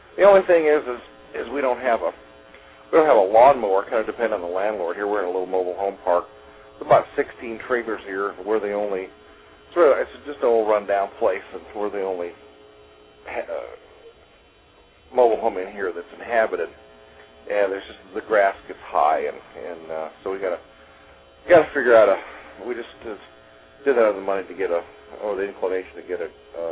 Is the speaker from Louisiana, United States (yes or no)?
yes; Louisiana, United States; born or raised there; also born or lived in Mississippi